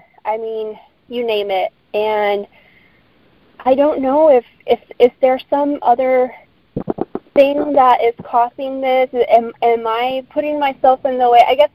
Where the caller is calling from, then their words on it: Tucson, Arizona, United States; I'm calling from Tucson, Arizona.